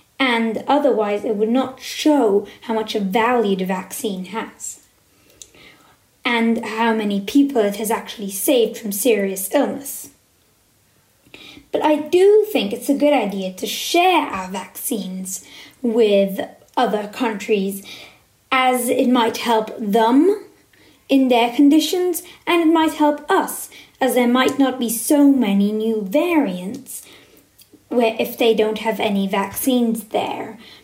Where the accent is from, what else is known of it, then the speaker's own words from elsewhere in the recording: Austria; I come from Austria.